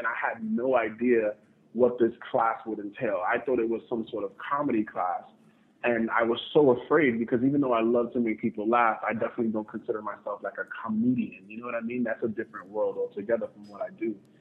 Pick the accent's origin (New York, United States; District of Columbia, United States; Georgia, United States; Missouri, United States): New York, United States; New York City; Well, I'm originally from New York City, the South Bronx, and I am an actor.